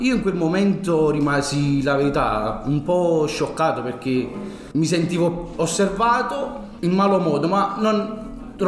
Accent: Ercolano, Campania, Italy; io vengo da Ercolano, quartiere pugliano.

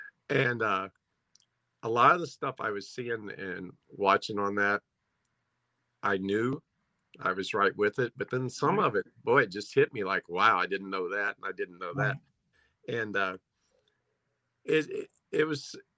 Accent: Crane, Missouri, United States; well, actually, me and you both grew up in a small town of Crane, Missouri.

